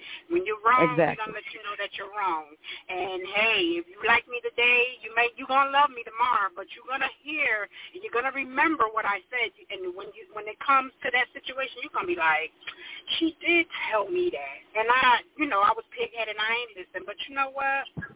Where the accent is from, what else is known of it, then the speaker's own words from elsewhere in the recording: Paterson, New Jersey, United States; born there; I was born in Patterson.